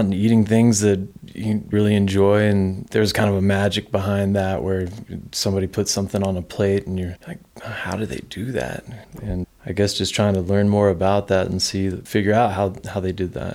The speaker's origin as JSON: {"language": "English", "town": "Nashville", "region": "Tennessee", "country": "United States", "tie": "born or raised there", "said": "I grew up in Nashville, Tennessee."}